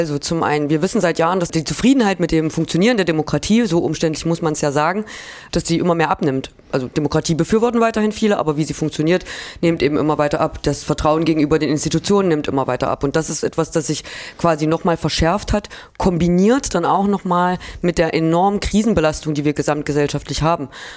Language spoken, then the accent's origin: German; Arnstadt, Thuringia, Germany; ich komme aus Arnstadt und habe da schon seit meiner frühen Jugend Erfahrung mit freien Wählergruppen gemacht